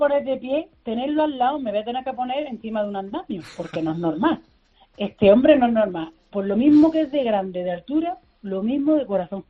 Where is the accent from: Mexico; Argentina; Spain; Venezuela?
Spain; Granada, Andalusia; now in Madrid, Spain; ya sabes que soy granadina, por los cuatro costados, muchas veces viviendo en Madrid me duele la vida de no poder vivir aquí en Granada